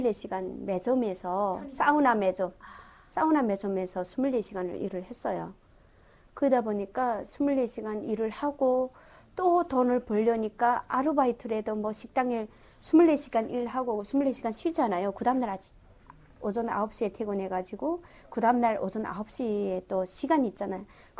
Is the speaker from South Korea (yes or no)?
no; North Korea; moved away; 나는 북한 사람이다.